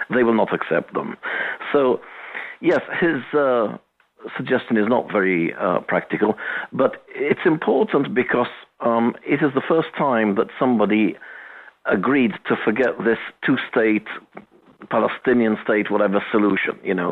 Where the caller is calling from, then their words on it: Calpe, Valencian Community, Spain; from Calpe.